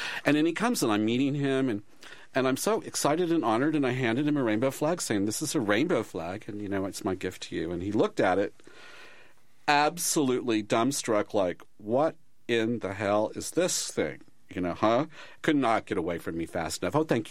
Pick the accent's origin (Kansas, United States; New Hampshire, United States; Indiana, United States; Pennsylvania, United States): Kansas, United States; I grew up in Kansas. I'm a Midwest boy. I got drafted on my 19th birthday and ended up in the Army.